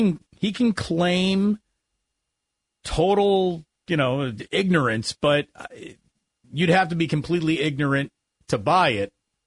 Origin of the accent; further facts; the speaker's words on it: Schenectady, New York, United States; I don't want to paint my hometown as like one of the more racist places I grew up in, but let me so Schenectady is the first tank of gas away from New York City